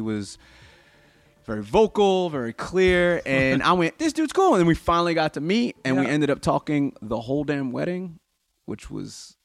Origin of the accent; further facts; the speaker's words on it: United States; He's obviously English. I'm obviously American.